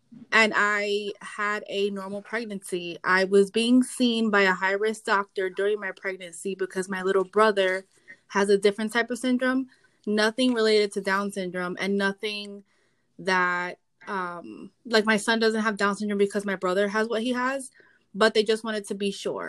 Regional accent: New York, United States; now in Orlando, United States; I was also born and raised in New York. I currently live in Orlando, Florida.

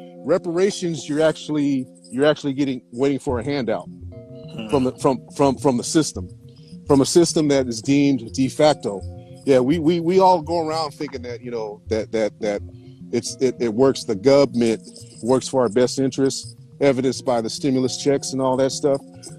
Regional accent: Los Angeles, California, United States; And I'm from Los Angeles. I didn't always pack. I grew up without having to worry about worrying about packing as a kid.

